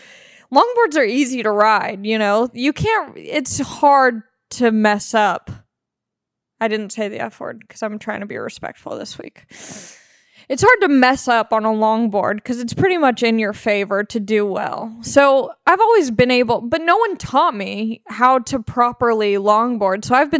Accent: Long Beach, California, United States; I'm from Long Beach, California. So you're like born on a longboard out there, you know?

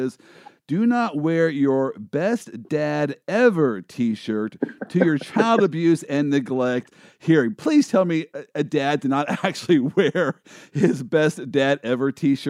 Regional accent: Kansas City, United States; Now, I am from Kansas City, and so we believe that we have invented the barbecue

